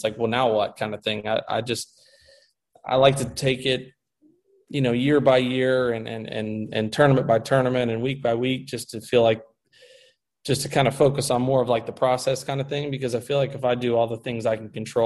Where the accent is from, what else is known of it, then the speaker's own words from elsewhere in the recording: Louisville, Kentucky, United States; We, growing up in Louisville, Kentucky, we don't have any professional sports teams